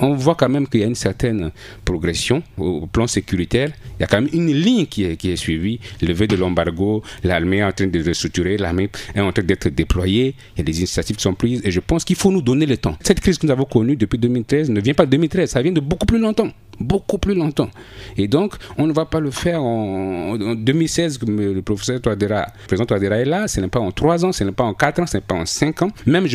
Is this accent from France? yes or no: no; Bangassou, Mbomou, Central African Republic; l'armée n'est pas seulement à Bangui, chez moi à Bangassou, les FACA ont été déployés